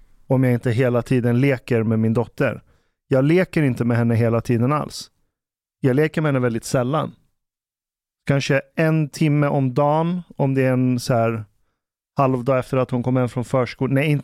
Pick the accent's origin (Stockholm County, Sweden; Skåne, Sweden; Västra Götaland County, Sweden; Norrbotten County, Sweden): Stockholm County, Sweden; Ekerö; där jag växte upp på Ekerö, när jag var med kidsen därifrån, där alla var etniska svenskar.